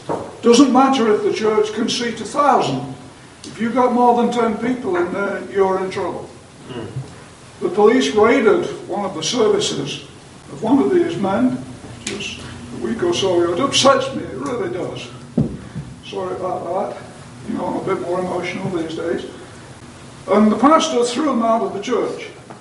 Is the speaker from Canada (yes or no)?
yes; Canada; But I am totally ashamed as a Canadian citizen of this.